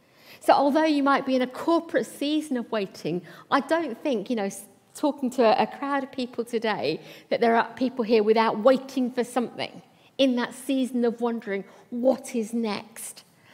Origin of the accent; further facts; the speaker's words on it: India; now in United Kingdom; You know that I'm Indian, you can see that. When we first came to the UK, we landed in a place called Southall.